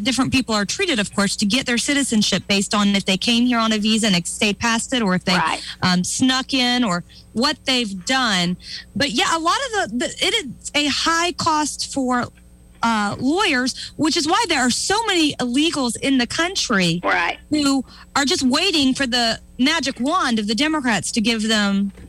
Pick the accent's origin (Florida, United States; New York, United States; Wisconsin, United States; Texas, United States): Florida, United States; now I'm from Florida, keep in mind, Brevard